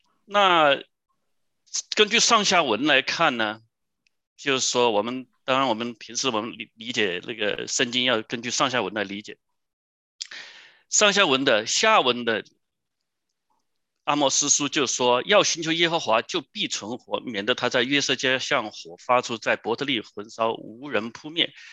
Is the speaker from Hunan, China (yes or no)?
yes; Hunan, China; 反正我是湖南人，我们有一句话叫做丑媳妇总要见公婆。